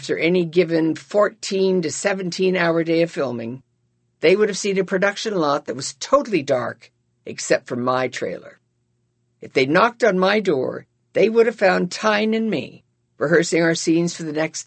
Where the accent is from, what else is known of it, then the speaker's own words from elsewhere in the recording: California, United States; As a Californian, I had always heard that New Yorkers didn't give a shit about anybody but themselves.